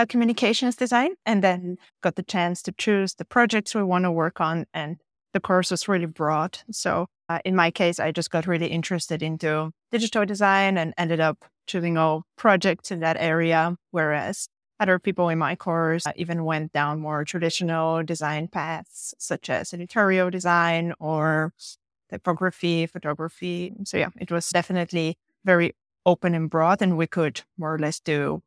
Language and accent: English; Bulgaria; moved away as an adult; now in Berlin, Germany; I come from Bulgaria, and I've been living in Berlin for the last 10 years or so. I came to Berlin to study